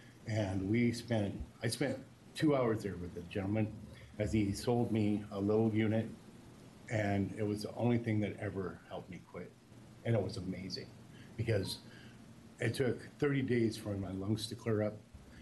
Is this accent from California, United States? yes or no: no; Grants Pass, Oregon, United States; I'm from Grants Pass, Oregon.